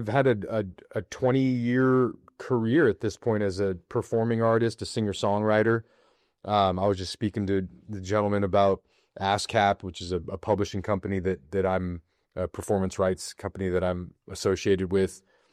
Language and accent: English; Eureka, California, United States; I went to high school, elementary school, born and raised here.